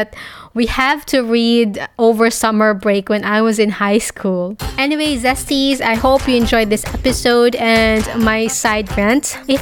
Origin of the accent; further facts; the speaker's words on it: Cebu, Central Visayas, Philippines; English is a second language; I'm not really good in speaking Filipino. I mean, because I was raised in Cebu and in Cebu we have a different dialect